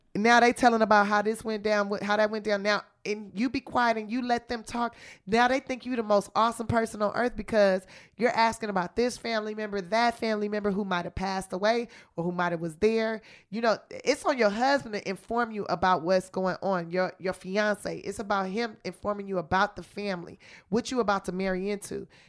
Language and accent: English; Los Angeles, California, United States; I'm from South Central Los Angeles, okay? I'm a hood chick that learned how to blend into different scenarios, okay?